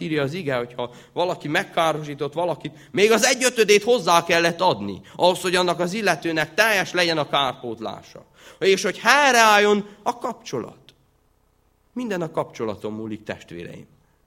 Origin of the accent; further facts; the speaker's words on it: Sfântu Gheorghe, Covasna, Romania; Sepsiszentgyőrről, ahonnan én származom